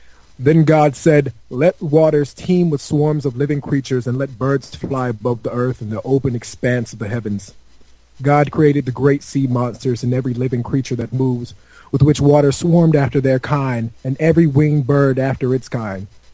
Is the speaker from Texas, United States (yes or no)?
no; Atlanta, Georgia, United States; I'm from Atlanta, Georgia. You know, so right there in the Bible Belt.